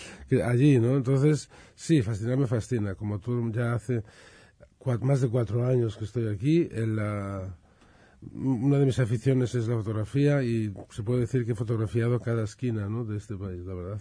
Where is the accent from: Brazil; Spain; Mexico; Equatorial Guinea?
Spain; Galicia; Yo soy gallego, sí. Además, de origen, no, gallego...